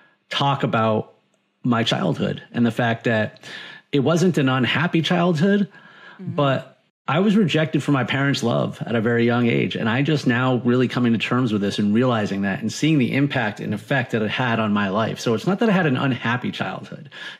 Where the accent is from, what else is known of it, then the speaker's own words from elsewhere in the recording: Massachusetts, United States; now in Florida, United States; I am, and it's important I say this because I live in Florida, but I am originally from Massachusetts.